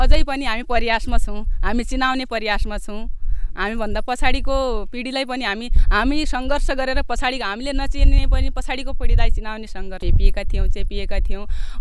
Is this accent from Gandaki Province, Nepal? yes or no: no; Gokuleshwar, Sudurpashchim Province, Nepal; मेरो घर चाहिँ दैजी छ, बसन्थला, अनि मेरो जन्मस्थान बैतडीको श्री गोकुलेश्वर भन्ने ठाउँमा भएको हो। मेरो जन्म 2047 साल मङ्सिर 9 गतेको थियो।